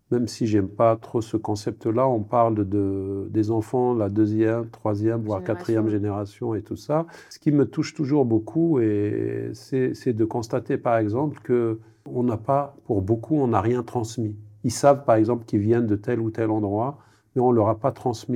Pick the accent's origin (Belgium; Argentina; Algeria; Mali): Algeria; Kabylie; now in France; J'ai fait mon parcours professionnel en France, mais je viens de Kabylie.